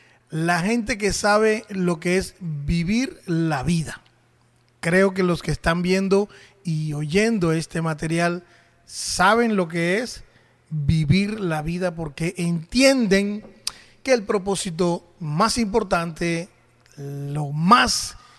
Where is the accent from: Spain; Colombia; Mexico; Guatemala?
Colombia; por cuestiones de elecciones en mi país, aquí en Colombia